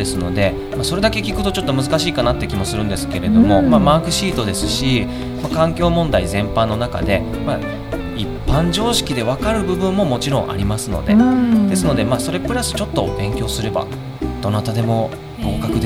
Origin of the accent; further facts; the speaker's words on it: Kobe, Hyogo, Japan; 僕自身は神戸でずっと生まれ育ちまして